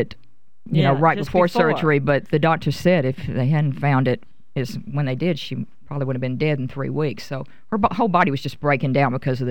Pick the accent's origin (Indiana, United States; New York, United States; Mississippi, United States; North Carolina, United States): Mississippi, United States; moved away as an adult; now in New Orleans, United States; I'm from Mississippi originally, I've been here for 30 years, yeah, so I'm from New Orleans.